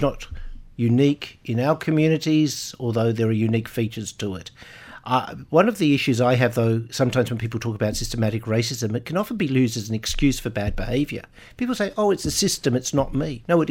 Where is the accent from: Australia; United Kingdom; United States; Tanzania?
Australia; Sydney, New South Wales; I'm from Sydney.